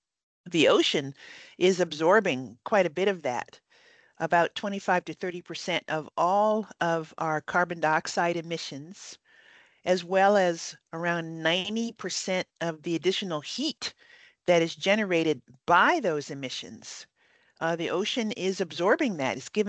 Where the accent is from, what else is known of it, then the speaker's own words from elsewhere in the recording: Hawaii, United States; And growing up in Hawaii, you learn a lot about Polynesian history and culture.